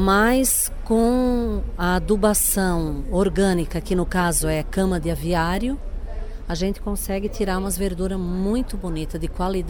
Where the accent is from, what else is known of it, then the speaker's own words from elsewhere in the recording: Paraná, Brazil; moved away; faz 22 anos que a gente veio do Paraná